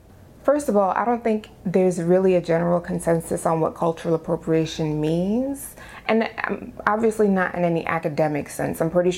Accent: Bronx, New York, United States; I'm not used to this at all. I'm from the Bronx.

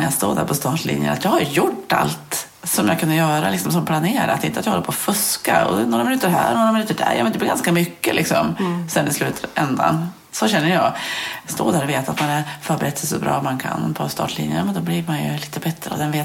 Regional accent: Ullånger, Västernorrland County, Sweden; Jag tror att det var en byatävling hemma i Ullånger. Där jag är uppväxt då.

